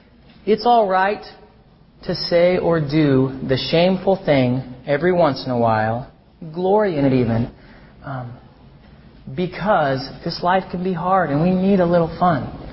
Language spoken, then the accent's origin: English; United States; Growing up in America in this era